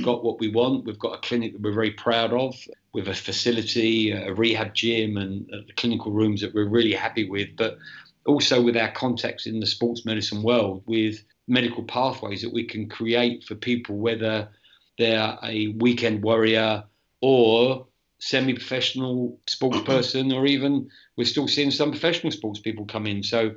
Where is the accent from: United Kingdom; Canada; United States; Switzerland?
United Kingdom; England; moved away; So I came out from England in 2016 and I did a year at West Ham.